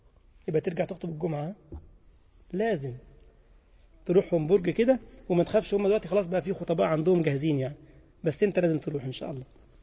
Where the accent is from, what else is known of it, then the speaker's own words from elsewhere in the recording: Egypt; وزي ما يقولوا عندنا في مصر، اللي ايده في المية مش زي اللي ايده في النار